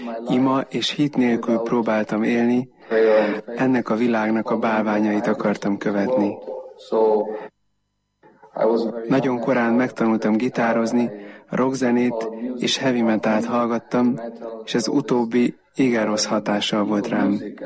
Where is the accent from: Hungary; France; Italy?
Italy; Bolzano, Trentino-Alto Adige; szervez zarándoklatot a szülővárosunkból, Bolzánóból, Medjugorjéba